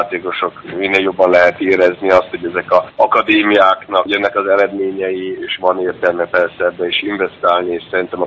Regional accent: Kiel, Schleswig-Holstein, Germany; Most aktuális ponton én nagyon elégedett vagyok itt Kielben. Én itt nőttem fel

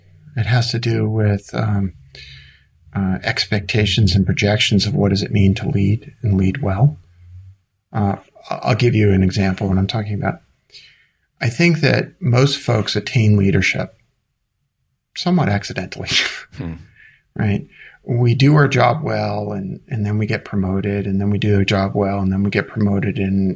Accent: Brooklyn, New York, United States; accent: Brooklyn; At the risk of sounding like a fool, I'm going to quote Shakespeare with my Brooklyn accent.

